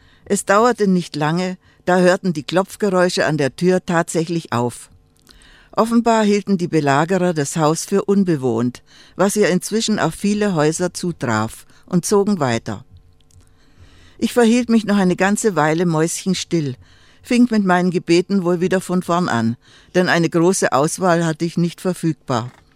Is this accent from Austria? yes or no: no; Mimoň, Liberec Region, Czechia; Dieses Hüter mein hieß im Dialekt unserer nordböhmischen Heimatstadt Nimes natürlich Hietermein.